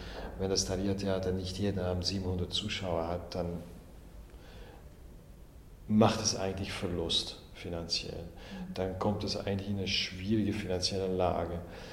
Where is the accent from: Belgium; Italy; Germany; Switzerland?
Belgium; Flanders; Also diese bürgerliche Kultur, die gibt es zum Beispiel in Flandern, wo ich herkomme, überhaupt nicht.